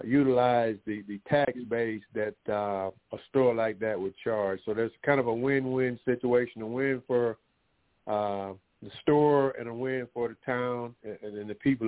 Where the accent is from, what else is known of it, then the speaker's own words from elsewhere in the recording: Aliceville, Alabama, United States; You know, I know my hometown of Aliceville, a couple of major plants in town just closed, you know.